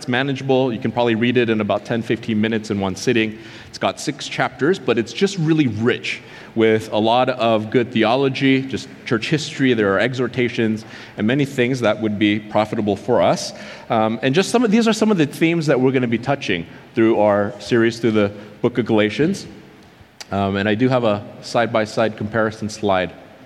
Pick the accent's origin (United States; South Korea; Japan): South Korea; You know, that means Koreans like me, or Americans like Mitch. Actually, I'm American as well.